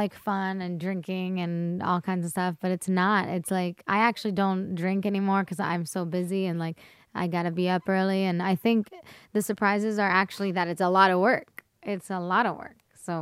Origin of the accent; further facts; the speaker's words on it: Wisconsin, United States; born there; Yeah, I was born in Wisconsin, cheesehead.